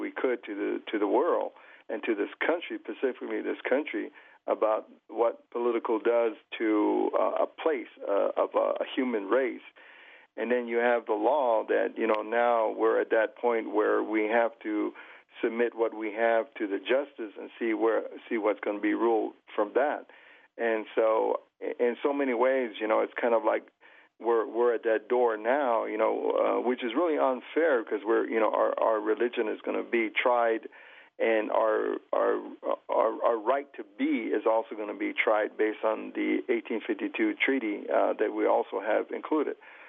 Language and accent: English; United States; takes us as Indian people and this country in a direction that we shouldn't go